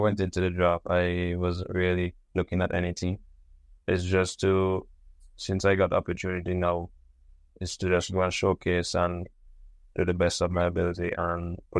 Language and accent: English; Antigua & Barbuda; He's from Antigua, and I was raised in Antigua also.